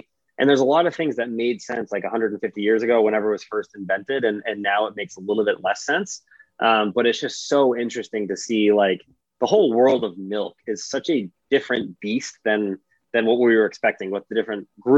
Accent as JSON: {"language": "English", "region": "Massachusetts", "country": "United States", "tie": "born or raised there", "said": "this is just like classic kid growing up in the Northeast, right outside Boston."}